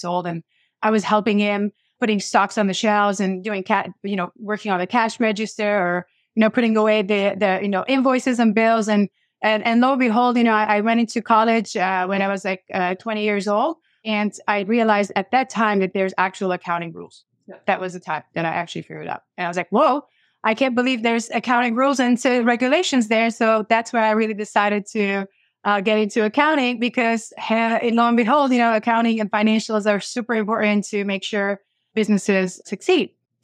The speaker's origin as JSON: {"language": "English", "country": "Lebanon", "tie": "born or raised there", "said": "So I was born and raised in Lebanon and during really, you know, heavy wartime."}